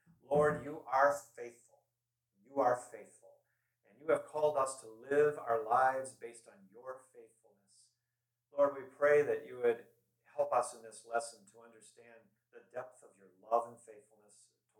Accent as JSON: {"language": "English", "region": "Minnesota", "country": "United States", "tie": "born or raised there", "said": "And as a little blonde-haired kid growing up in Minnesota, I knew my dad's schedule pretty well."}